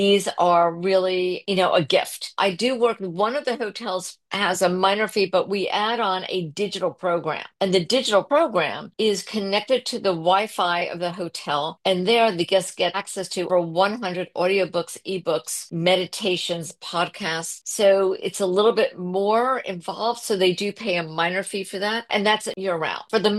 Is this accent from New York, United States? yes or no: yes; Great Neck, New York, United States; Okay, so thank you for asking. I'm originally from Long Island, from Great Neck, and I was a TV producer for 25 years.